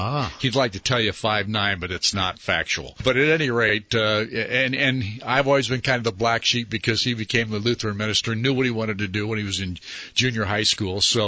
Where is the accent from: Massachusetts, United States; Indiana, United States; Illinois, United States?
Illinois, United States; Rochelle; But we grew up in Rochelle, Illinois, after my mother remarried. So we were actually in a farm town